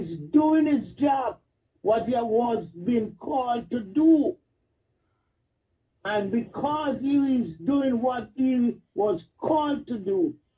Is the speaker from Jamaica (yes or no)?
yes; Jamaica; I grew up in Jamaica country, and I usually go bush or field, whatever you call it, with my father.